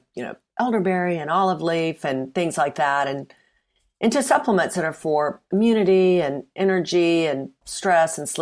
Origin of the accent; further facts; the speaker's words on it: Mississippi, United States; moved away as an adult; now in United Kingdom; Well, I'm from Mississippi originally. I've been in the UK for many decades. So the accent is probably smoothed out.